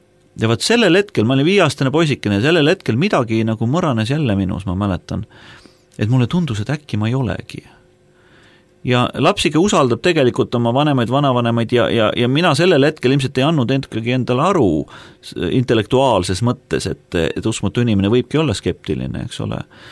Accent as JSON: {"language": "Estonian", "town": "Tallinn", "region": "Harju County", "country": "Estonia", "tie": "born or raised there", "said": "me kasvasime Tallinnas tõesti selleks turvalises kodus, kus oli aed"}